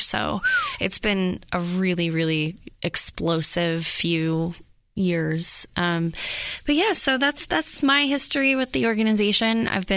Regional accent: New Jersey, United States; I'm originally from New Jersey, and I studied theater performance and direction

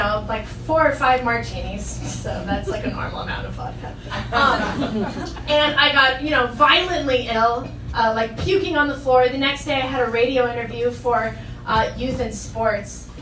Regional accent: Denver, Colorado, United States; now in Austin, United States; My mom is a retired flight attendant. We're from Denver, Colorado.

